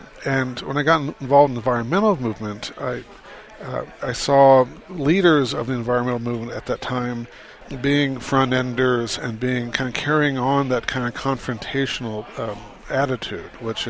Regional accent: Phoenix, Arizona, United States; I watched it happen growing up in Phoenix.

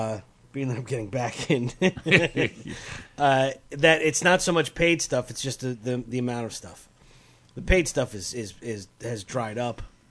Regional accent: Queens, New York, United States; I grew up in Queens.

